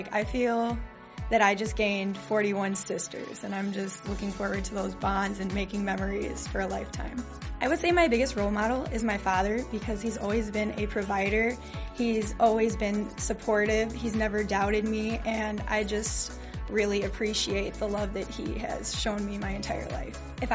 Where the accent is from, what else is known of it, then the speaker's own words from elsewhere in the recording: Kenosha, Wisconsin, United States; I'm from Kenosha, Wisconsin, and this is my rookie year as a Minnesota Vikings cheerleader.